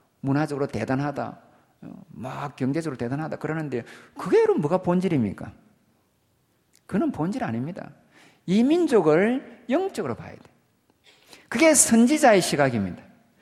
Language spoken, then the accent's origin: Korean; South Korea; 저는 다 시골에 지리산, 덕유산 그 사이인데 제가 그래 나와보니까 고등학교 시골 출신이라 해도요.